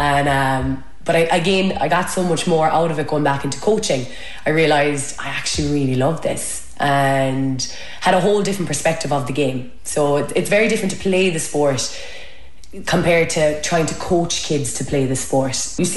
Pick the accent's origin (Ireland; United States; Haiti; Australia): Ireland; Killarney, Munster; and I'm from Killarney.